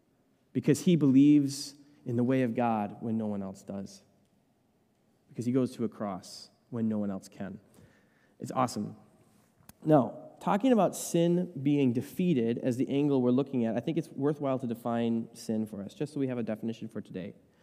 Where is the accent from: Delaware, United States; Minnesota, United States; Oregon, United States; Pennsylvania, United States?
Minnesota, United States; Chisago City; born there; I was born in Chisago City, which is over a little east of here in Minnesota.